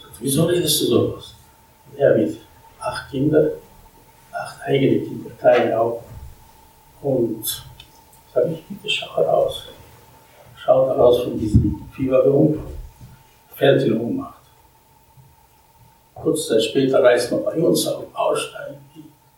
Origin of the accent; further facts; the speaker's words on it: Bratislava, Bratislava Region, Slovakia; German is a second language; in Bratislava, also Pressburg, dort, wo ich meine Heimat stand.